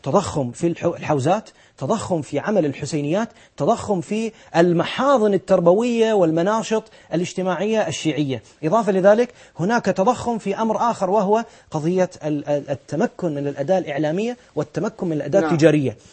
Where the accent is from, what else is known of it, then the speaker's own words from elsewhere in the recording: Bahrain; عندنا في البحرين، نعرف بعضهم زملاء